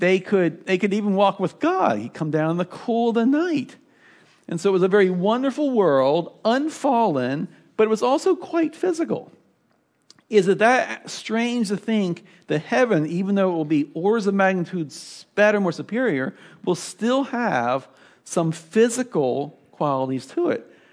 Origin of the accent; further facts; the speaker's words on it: Baltimore, Maryland, United States; Some of my best memories as a child growing up in Baltimore was on a few special days during the summer.